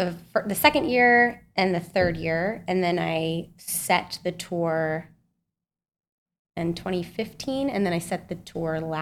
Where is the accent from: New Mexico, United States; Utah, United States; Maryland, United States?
Utah, United States; Salt Lake City; also born or lived in Kansas; I was born in Kansas and then moved to Utah as a baby.